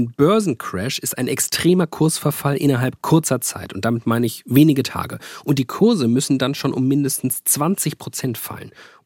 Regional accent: Frankfurt, Hesse, Germany; Jetzt komme ich ja zufällig aus Frankfurt.

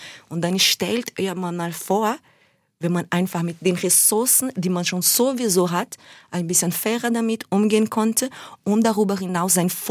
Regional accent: Recife, Pernambuco, Brazil; German is a second language; ich bin im Morro da Conceição geboren und in einer Favela namens Linha do Tiro aufgewachsen.

